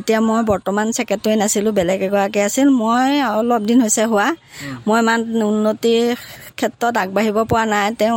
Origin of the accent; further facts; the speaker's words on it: Nagaon, Assam, India; Nagaon Bebejia.